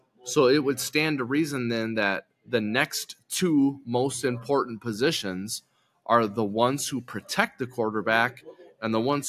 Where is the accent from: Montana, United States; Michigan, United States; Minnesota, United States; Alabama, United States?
Minnesota, United States; But I think if you're a Vikings fan, and look, I'm from Minnesota. I was with the club for 15 years.